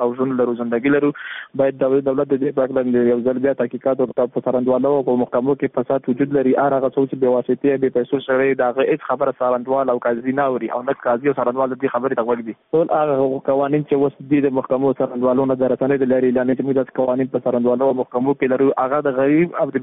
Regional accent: Afghanistan; مونږ هم د افغانستان بچیان یو

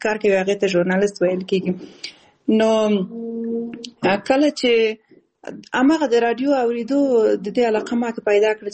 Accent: Balkh, Afghanistan; born there; او زه اصل د خوست ولایت یم خو زیږیدلی په بلخ ولایت کې یم او زده کړې مې په کابل کې او په کندز ولایت کې کړې دي

